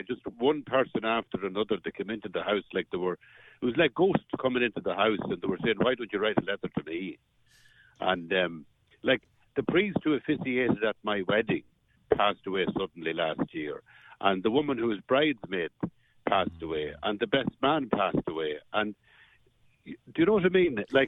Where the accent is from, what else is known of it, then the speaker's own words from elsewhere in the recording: Cavan, Ulster, Ireland; now in Leitrim, Ireland; I live in Leitrim. I'm from Cavan.